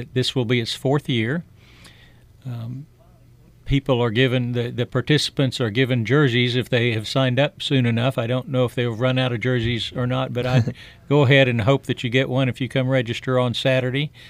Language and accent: English; Bartlesville, Oklahoma, United States; I grew up in Bartlesville, and I was unaware that Bartlesville had homeless.